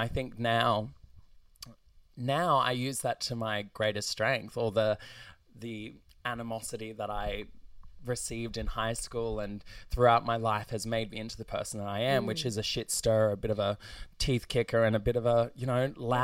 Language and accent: English; Goodna, Queensland, Australia; I grew up in Goodna/Redbank Plains.